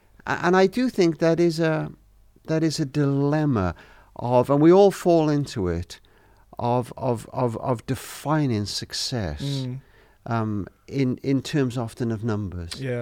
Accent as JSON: {"language": "English", "region": "Wales", "country": "United Kingdom", "said": "Being Welsh."}